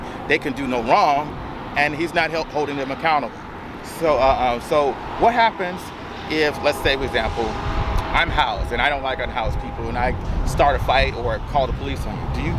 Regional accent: Chicago, Illinois, United States; now in California, United States; But the problem is I'm not from here. I'm from Chicago. And ever since 9/11, it's very difficult in Chicago to get your ID and things like that.

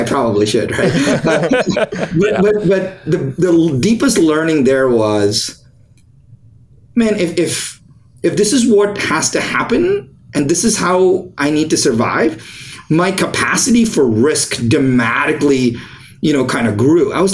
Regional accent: India; my parents realized that, who had never left India. I was born in India, by the way, never left India.

